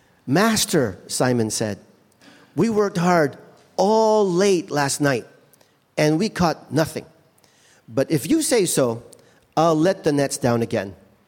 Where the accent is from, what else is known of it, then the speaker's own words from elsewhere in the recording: Hawaii, United States; So how many of us growing up in Hawaii, we're surrounded by the Pacific Ocean, so you like to fish.